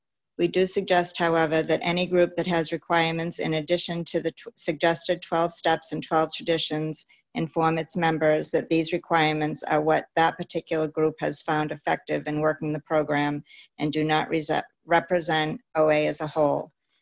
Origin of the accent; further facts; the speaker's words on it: Massachusetts, United States; from Massachusetts.